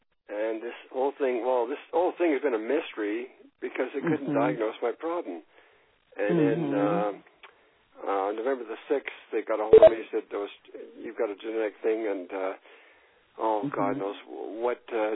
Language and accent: English; Edmonton, Alberta, Canada; I'm from Edmonton, Alberta, Canada.